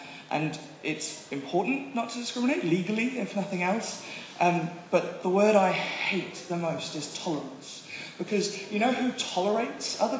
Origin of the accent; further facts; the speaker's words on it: South Africa; I'm actually South African, but nobody bloody understands me when I talk like this.